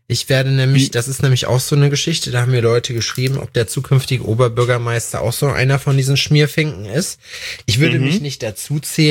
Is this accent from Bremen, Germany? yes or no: no; Thuringia, Germany; wir sind ja aus Thüringen